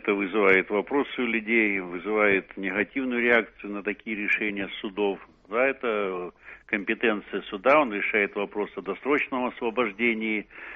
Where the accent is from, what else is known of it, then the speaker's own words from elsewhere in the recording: North Caucasus, Russia; Я сам вырос на Северном Кавказе